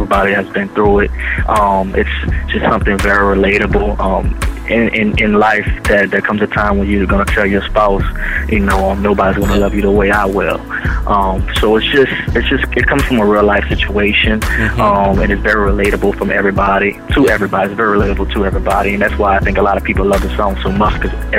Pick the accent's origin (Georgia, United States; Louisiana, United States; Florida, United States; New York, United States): Louisiana, United States; New Orleans; Well, I'm from New Orleans, Louisiana. Grew up here my whole life, was born and raised.